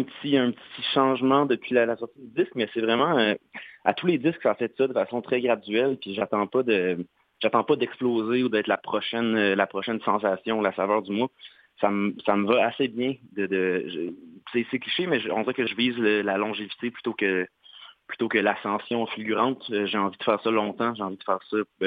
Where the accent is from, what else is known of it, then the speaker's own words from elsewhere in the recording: Saint-Hyacinthe, Quebec, Canada; born there; now in Montreal, Canada; je suis un mascoutin exilé, mais oui, je suis né à Saint-Hyacinthe.